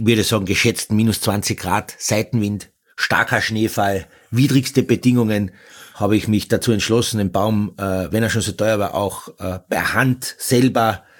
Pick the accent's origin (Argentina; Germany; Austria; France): Austria; Carinthia; Wundert mich, warum der Begriff bei uns in Österreich, vor allem in Kärnten, so gängig ist.